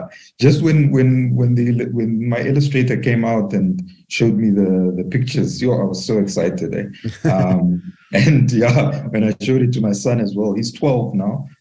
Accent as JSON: {"language": "English", "country": "Zambia", "tie": "born there", "said": "since I was born in Zambia, there was the tragedy of the Zambian national team"}